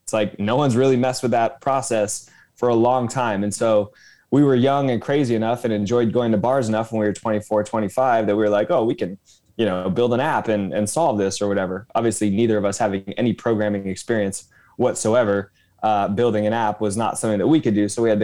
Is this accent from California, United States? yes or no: yes; Los Angeles, California, United States; I'm from Los Angeles, where I still live